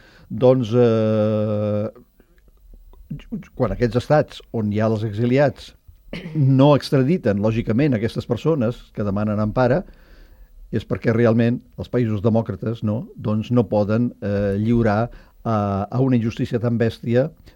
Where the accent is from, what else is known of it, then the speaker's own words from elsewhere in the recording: Catalonia, Spain; Sóc català i, per tant, sóc un ciutadà d'aquest món